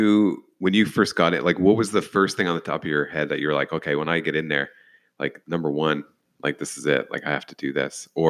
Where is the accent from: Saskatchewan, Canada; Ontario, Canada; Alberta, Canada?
Ontario, Canada; Scarborough; born there; Yeah, I was born in Scarborough.